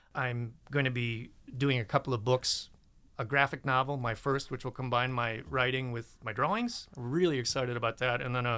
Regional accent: Waukesha, Wisconsin, United States; moved away as an adult; also born or lived in Denver, United States / London, United Kingdom / Washington, United States; Strangely, Waukesha, Wisconsin still feels kind of like home, even though I moved away when I was 18.

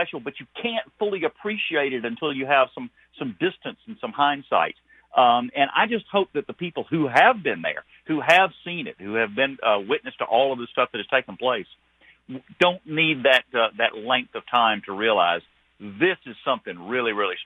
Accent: the South, United States; But you know, I do remember it growing up in the South.

